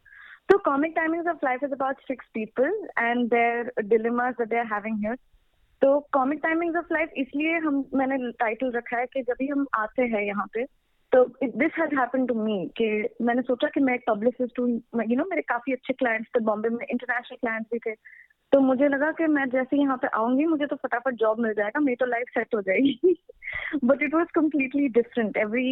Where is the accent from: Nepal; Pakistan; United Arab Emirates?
United Arab Emirates; Dubai; also born or lived in Mumbai; now in Australia; मैं बॉम्बे से हूँ actually, born in Bombay, brought up, मेरा स्कूलिंग दुबई से हुआ है, Aron English high school Sharjah से। तो मैं अपनी पूरी जिंदगी वहीं पे रही हूँ और फिर मैंने कॉलेज वापस बॉम्बे से किया